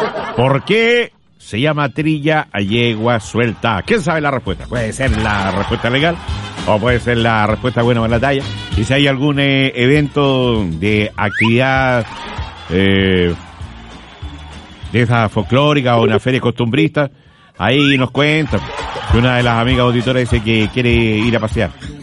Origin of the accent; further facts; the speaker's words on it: Quirihue, Ñuble, Chile; yo me acuerdo en el campo mío, que usted sabe que yo soy de Quirihue. Se hace como 5 años nomás que uso zapatos. Antes usaba botas. Yo vengo de Quirihue.